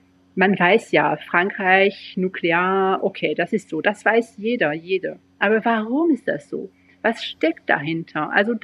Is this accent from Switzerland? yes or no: yes; Switzerland; wenn ich mit Menschen in einem kleinen Dorf im Jura rede, wo ich herkomme, wo ein Teil meiner Familie noch lebt